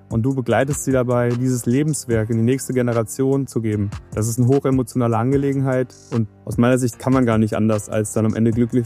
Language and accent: German; Marburg, Hesse, Germany; also born or lived in Frankfurt; ich komme aus Mittelhessen, aus Marburg, habe auch einige Jahre in Frankfurt gelebt und gearbeitet